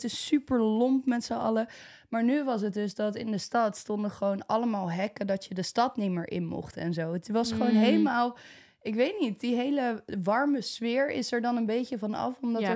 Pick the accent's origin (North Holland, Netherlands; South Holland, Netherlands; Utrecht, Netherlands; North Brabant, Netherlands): North Brabant, Netherlands; Breda; Nou, ik ben natuurlijk opgegroeid in Breda.